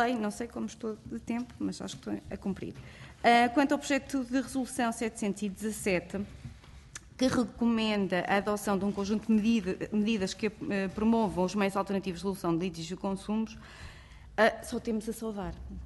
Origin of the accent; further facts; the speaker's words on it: Mealhada, Aveiro, Portugal; eu sou da Meilhada. A Meilhada, apesar de estar a 16 km de Coimbra, não tem um centro de arbitragem, não pode ir ao centro de arbitragem de Coimbra, porque pertence ao distrito de Aveiro.